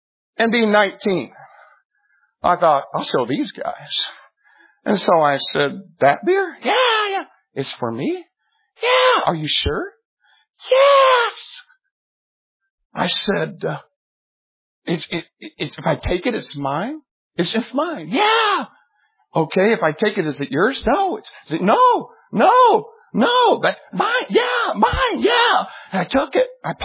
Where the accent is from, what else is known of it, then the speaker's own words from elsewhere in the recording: Jacksonville, Indiana, United States; I'm from Jacksonville, Indiana. A town of 1,500 people. We have one stoplight. There's no Mexicans.